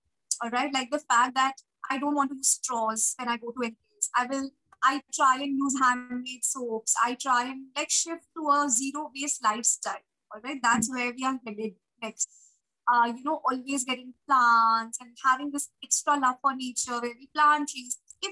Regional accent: Kolkata, West Bengal, India; also born or lived in Uttar Pradesh; I'm from UP, born and brought up in Calcutta.

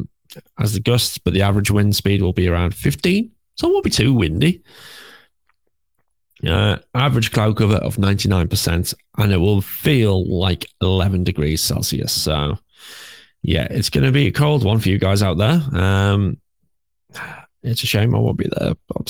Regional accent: United Kingdom; and we're British, so we don't work in Fahrenheit.

